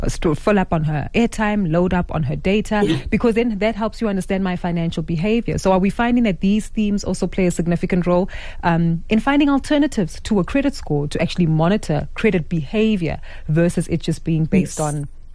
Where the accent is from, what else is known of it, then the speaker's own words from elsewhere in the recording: South Africa; Aisha, it sounds to me like we're very curious as South African consumers, right?